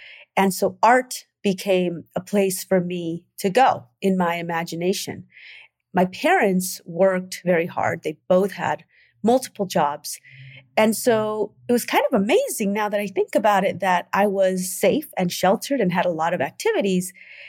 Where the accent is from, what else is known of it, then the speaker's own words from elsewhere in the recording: United States; born there; I was born in the United States, but being in a country that really didn't reflect me, not in the English world and not in the Spanish world. Growing up in a mixed race family